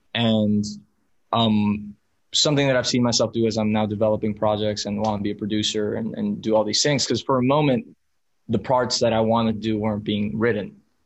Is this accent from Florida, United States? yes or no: yes; Miami, Florida, United States; first language es; English is a second language; I'm a first generation American, but raised as Spanish as my first language. Mi mamá mexicana, mi papá colombiano. So like I was in a pocket of Miami that everyone around me was Hispanic.